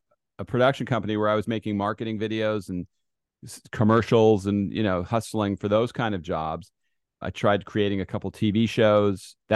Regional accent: Los Angeles, California, United States; I grew up in Los Angeles for a lot of my life.

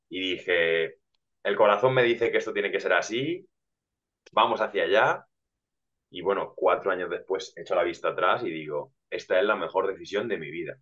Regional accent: Albacete, Castilla-La Mancha, Spain; yo soy un chaval de Albacete

